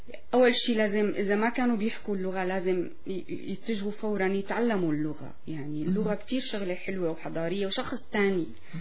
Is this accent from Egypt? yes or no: no; Syria; now in Canada; أنا سورية